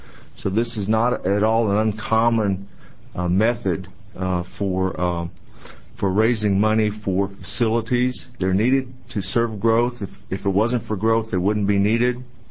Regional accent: Beaverton, Oregon, United States; I'm from Beaverton, Oregon.

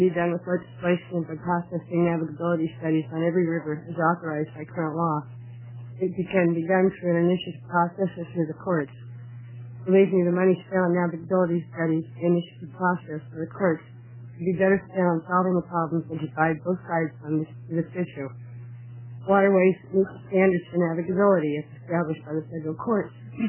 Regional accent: Lake Oswego, Oregon, United States; I'm from Lake Oswego, a member of Northwest Steelheaders.

